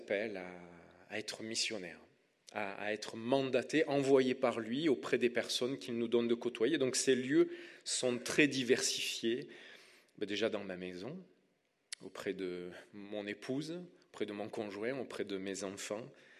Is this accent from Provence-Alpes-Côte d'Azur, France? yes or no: yes; Marseille, Provence-Alpes-Côte d'Azur, France; accent: southern French; Mon petit accent traduit mon origine du sud de la France et Marseille